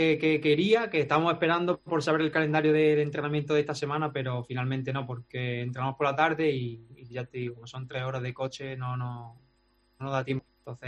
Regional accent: Dos Torres, Andalusia, Spain; Yo las tengo en mi pueblo, en Dos Torres, porque bueno, me gustaría vivir en Málaga. Yo me tira mucho a Andalucía y me gustaría vivir en Málaga. Pero de momento lo tengo en mi pueblo, con mi madre, en la casa de mi madre

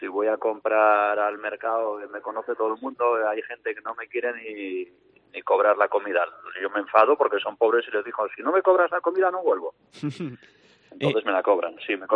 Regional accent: Spain; now in Solomon Islands; Pero yo soy español. Entonces, pero si vuelvo a España necesito trabajar.

